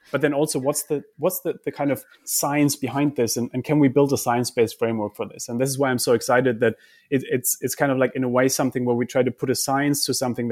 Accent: Germany; And you know, I come from Germany. I grew up with this idea of you got to plan everything

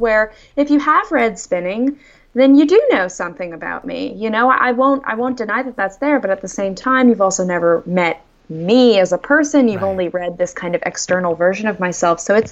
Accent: Austin, Texas, United States; I am a cartoonist from Austin, Texas.

